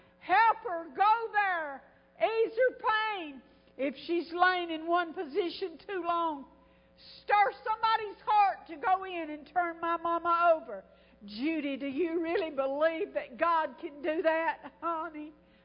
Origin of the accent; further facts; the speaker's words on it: Alabama, United States; I used to pray for my mama in Alabama, they put her in a nursing home, and it was 42 miles below my hometown, and I couldn't go home all the time.